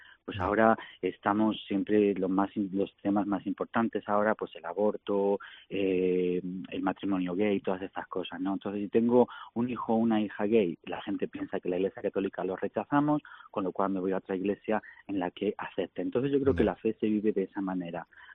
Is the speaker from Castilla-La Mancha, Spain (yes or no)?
yes; Villa de Don Fadrique, Castilla-La Mancha, Spain; also born or lived in Toledo; nací en Toledo, pero soy de un pueblecito muy chiquitito que se llama la Villa de Don Fadrique.